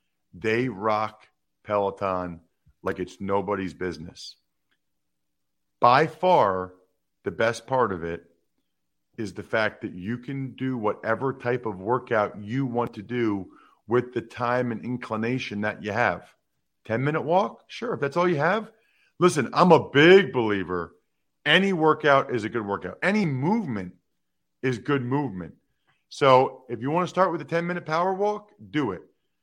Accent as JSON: {"language": "English", "town": "Reading", "region": "Pennsylvania", "country": "United States", "tie": "born or raised there", "said": "Happens to be from Lebanon, Pennsylvania, which is not too far at all from where I grew up in Reading."}